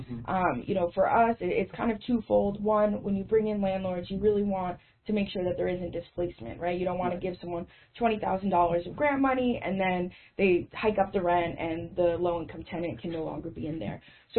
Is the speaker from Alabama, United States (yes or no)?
no; Westchester, New York, United States; now in Kingston, United States; You know, for me, I didn't grow up in Kingston. I grew up in Westchester.